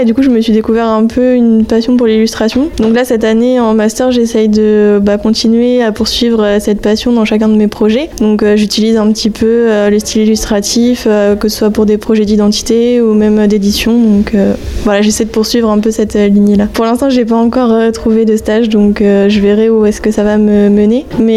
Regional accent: Normandy, France; Donc moi je suis pas du tout de la région de base, je suis de Normandie

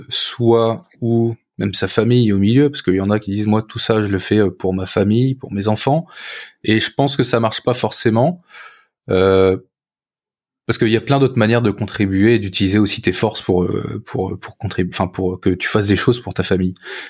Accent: Hauts-de-France, France; moi j'ai grandi dans la campagne picarde, à côté de Saint-Quentin, dans une petite famille.

